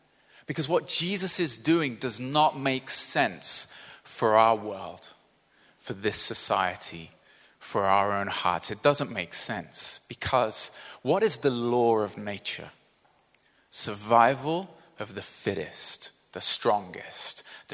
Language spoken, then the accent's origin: English; Brazil; Now, I grew up in Brazil, like I said, and in Brazil, it's hot all the time.